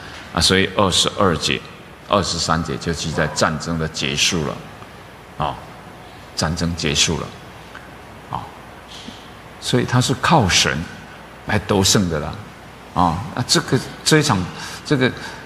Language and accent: Chinese; Taiwan; 我们台湾人